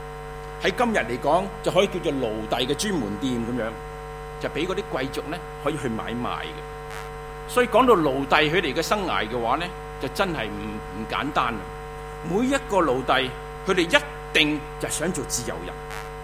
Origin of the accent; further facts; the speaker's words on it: Australia; 我们澳洲人所享的自由很高